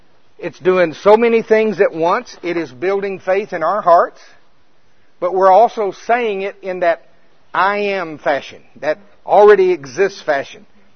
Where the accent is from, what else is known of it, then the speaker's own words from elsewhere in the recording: Oklahoma, United States; But there, hey, I'm from Pottawatomie County, Oklahoma.